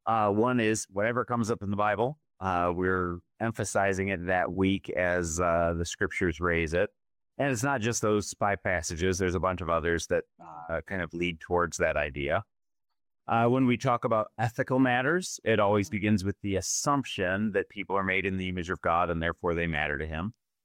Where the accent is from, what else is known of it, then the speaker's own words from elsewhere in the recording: Glendale Heights, Illinois, United States; I was a cheater. I was 30 minutes outside in Glendale Heights.